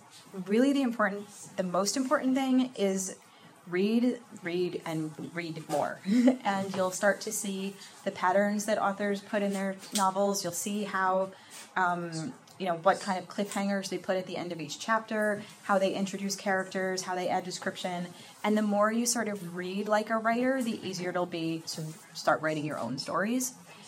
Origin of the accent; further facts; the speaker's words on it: Livingston, United States; I grew up in Livingston, so right down the street pretty much.